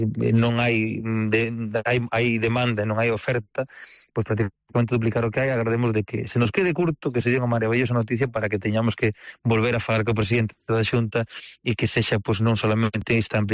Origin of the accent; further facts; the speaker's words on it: A Estrada, Galicia, Spain; ese paraíso natural, pero tamén ten que ser esa zona onde podemos vivir os que somos estradenses